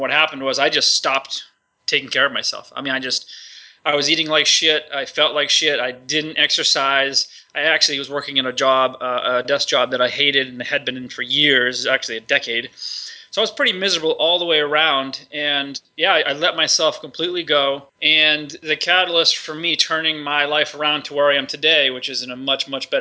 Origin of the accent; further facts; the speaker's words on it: New Hampshire, United States; I grew up in New Hampshire, about 30 miles from Boston, in a pretty small town